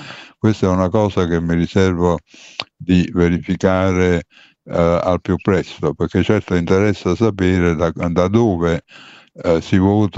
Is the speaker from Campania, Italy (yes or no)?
yes; Naples, Campania, Italy; Beh, io intanto, essendo napoletano, tocco ferro